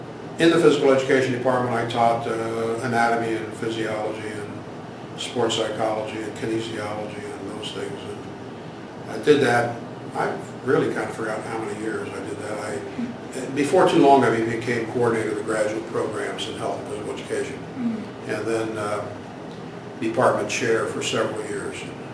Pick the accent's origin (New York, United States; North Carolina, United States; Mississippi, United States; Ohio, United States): Ohio, United States; born there; Now, I was born in Central Ohio. And lived with my mother and my grandparents on a, I would guess the best term would be truck farm.